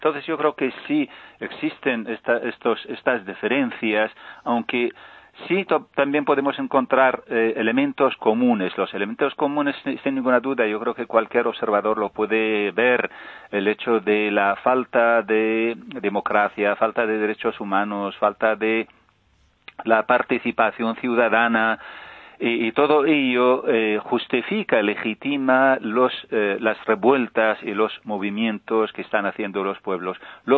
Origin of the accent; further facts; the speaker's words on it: Iraq; El caso de mi país de origen, Irak.